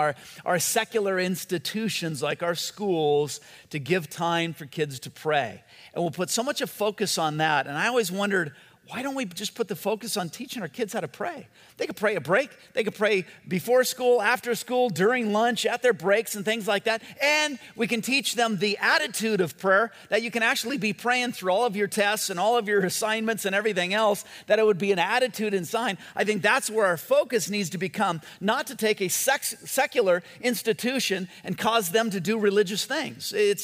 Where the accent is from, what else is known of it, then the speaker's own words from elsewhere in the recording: California, United States; I never have. I grew up in Southern California. I don't even know what that is.